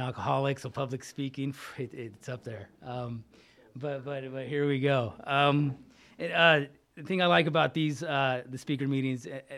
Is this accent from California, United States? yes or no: yes; California, United States; also born or lived in Fort Lewis, Washington; California, from Northern California. I come from that, but I was actually born in the state of Washington. I was born up in Fort Lewis.